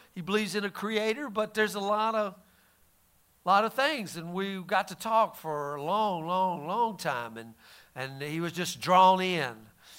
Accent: United States; thank God that you and I, we grew up in America here where Christianity is prevalent, or used to be anyway

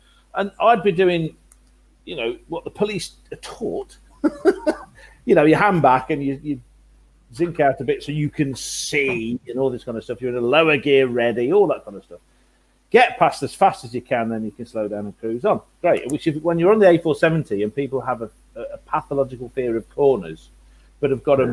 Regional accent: United Kingdom; Yes, well, we're British.

